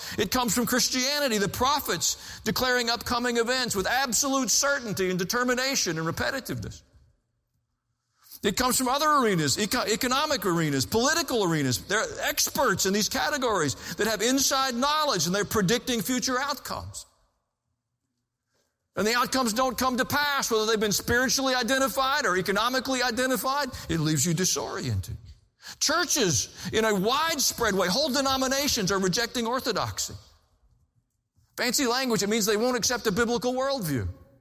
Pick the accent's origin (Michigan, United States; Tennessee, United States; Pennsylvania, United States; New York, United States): Tennessee, United States; I'm from Tennessee, deal with it, okay?